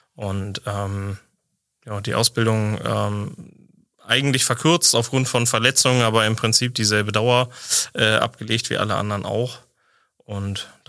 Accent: Hanover, Lower Saxony, Germany; ich bin 28 Jahre Elektrotechnikermeister aus Hannover

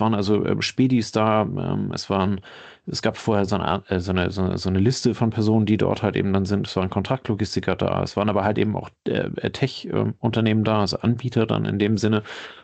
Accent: North Rhine-Westphalia, Germany; ich komme aus der Nähe von Düsseldorf.

